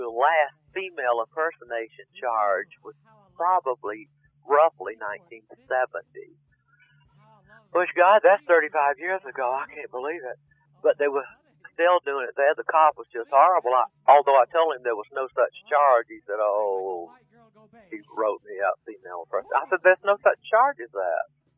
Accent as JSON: {"language": "English", "town": "Savannah", "region": "Georgia", "country": "United States", "tie": "born or raised there", "said": "Grew up in Savannah, Georgia, land of the oleanders and the wisteria and the Spanish moss."}